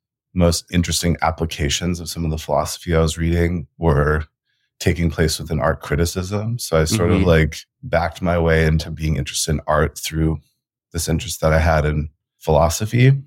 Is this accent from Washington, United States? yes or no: no; New York, United States; than what I had seen growing up in New York, of just like blue chip galleries